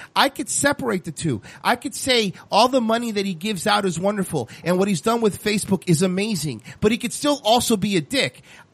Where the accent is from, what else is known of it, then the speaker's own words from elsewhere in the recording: Hawaii, United States; For us as Native Hawaiian, the land is an ancestor, its grandparent